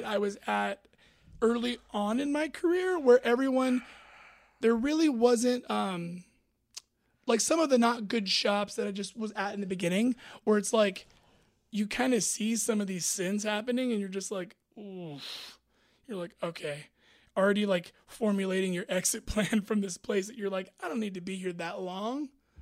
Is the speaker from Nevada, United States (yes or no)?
no; Hanford, California, United States; In the Central Valley. Mm-hmm. I grew up in Hanford. That's right near Fresno.